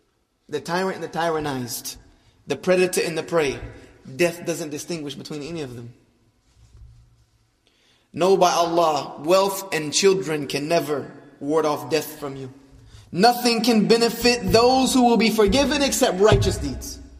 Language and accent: English; the South, United States; I was raised here in the South